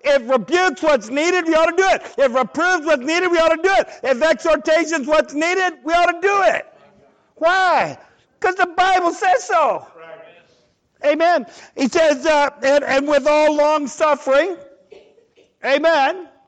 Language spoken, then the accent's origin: English; Ohio, United States; also born or lived in Tennessee; I'm from Ohio, kind of, by way of Tennessee. Or Tennessee, by I don't know. But anyway, we got a saying in the Midwest.